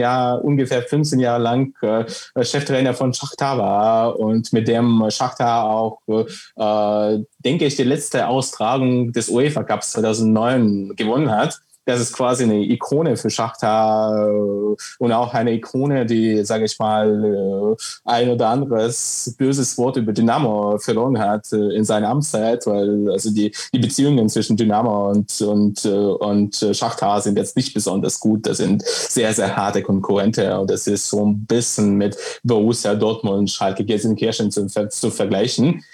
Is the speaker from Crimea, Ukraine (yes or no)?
yes; Sevastopol, Crimea, Ukraine; Also ich stamme selbst, wie gesagt, aus Sevastopol auf der Krim. Und das ist eine sehr stark russisch geprägte Stadt.